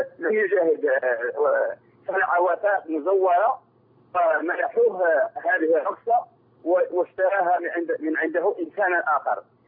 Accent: Algeria; عندنا في الجزائر وزارة المجاهدين

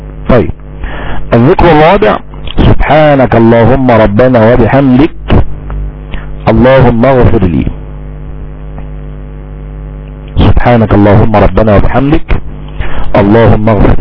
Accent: Egypt; الكفت الثني اللي احنا بنسميه عندنا في مصر التشمير.

